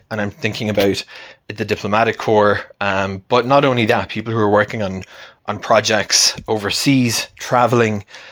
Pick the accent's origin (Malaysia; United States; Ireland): Ireland; Cork, Munster; Growing up in Ireland, we had, you know, some Israelis who were living in the city in where I grew up in Cork.